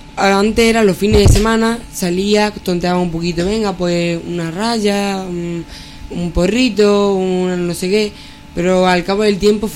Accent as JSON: {"language": "Spanish", "town": "Don Benito", "region": "Extremadura", "country": "Spain", "said": "Tengo 23 años y vengo de Don Benito, Badajoz."}